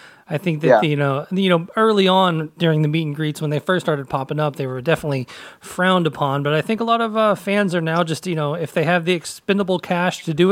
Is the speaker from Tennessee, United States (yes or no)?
yes; Nashville, Tennessee, United States; now in Louisville, United States; Yeah, I grew up in Nashville. I live up in Louisville now